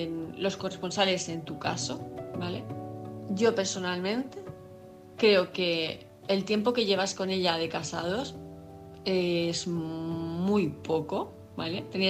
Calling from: Palma de Mallorca, Balearic Islands, Spain; de Palma de Mallorca

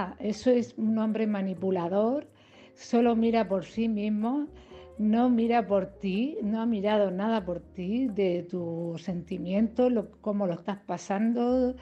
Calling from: Cartagena, Region of Murcia, Spain; de Cartagena.

